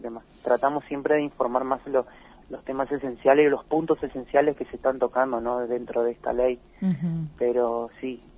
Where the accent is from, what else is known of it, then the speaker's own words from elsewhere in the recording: Argentina; nosotros como argentinos